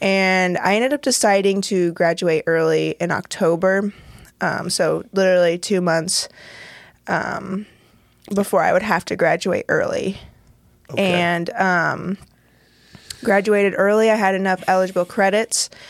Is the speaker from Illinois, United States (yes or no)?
yes; Jerseyville, Illinois, United States; also born or lived in Muncie, United States / Edwardsville, United States / Dow, United States; I was born in Muncie, Indiana, and we were not there, not even a year. Moved to Edwardsville there for maybe a year or two, and then came to Dow, Illinois, and was there until I was 10 or 11, and then officially moved to Jerseyville